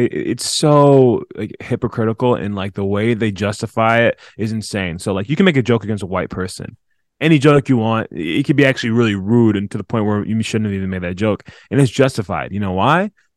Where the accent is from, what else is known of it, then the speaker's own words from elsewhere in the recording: Grand Rapids, Michigan, United States; also born or lived in Oklahoma; Well, I am from Michigan, Grand Rapids, Michigan, or suburbs of that. I was born in Oklahoma. My parents were at a Bible college. That's why they were there. Moved when I was two.